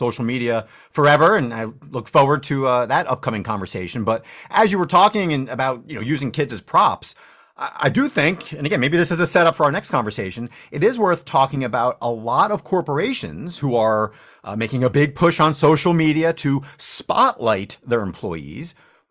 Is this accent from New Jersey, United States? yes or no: yes; New Jersey, United States; Plus, I'm from New Jersey, so you know we have a way of getting out of situations